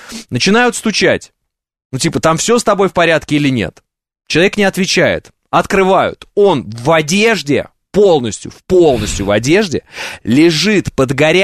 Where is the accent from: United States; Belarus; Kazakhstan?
Kazakhstan; Uralsk, West Kazakhstan Region; Хотя оно у меня не родное никакое, потому что мой родной город – это Уральск, а это Западный Казахстан.